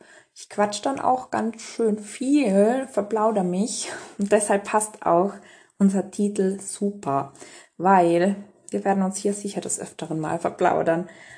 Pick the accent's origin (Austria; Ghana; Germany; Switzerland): Austria; Innsbruck, Tyrol; ich bin 26, ich komme aus Österreich. Genauer gesagt aus Innsbruck. Ich bin also ein absolutes Kind der Berge.